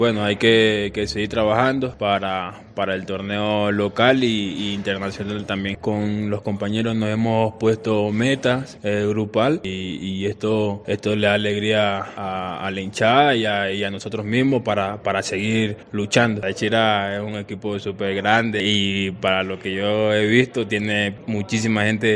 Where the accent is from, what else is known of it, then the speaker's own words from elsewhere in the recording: Ecuador; moved away as an adult; Desde que salí de Ecuador me propuse cumplir una meta personal y quedar en lo más alto del club, de hacer historia.